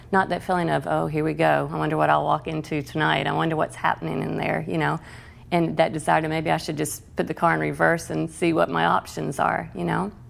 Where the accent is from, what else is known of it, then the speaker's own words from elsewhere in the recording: the South, United States; I am from the South, so I'm sure there's a little bit of that Southern hospitality thrown